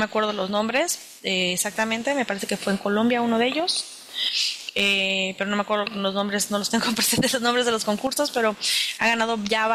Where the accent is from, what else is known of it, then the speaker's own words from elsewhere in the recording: La Paz, Baja California Sur, Mexico; Particularmente pues los que somos de La Paz que nos conocemos